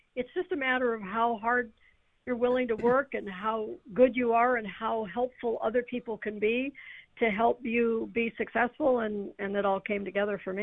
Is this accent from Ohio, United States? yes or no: yes; Ohio, United States; I grew up in Ohio, so, you know, that was right not that far away.